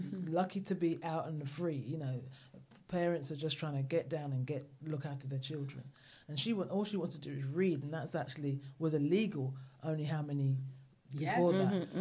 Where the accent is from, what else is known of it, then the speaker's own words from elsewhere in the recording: London, United Kingdom; I was raised in London, as yourself.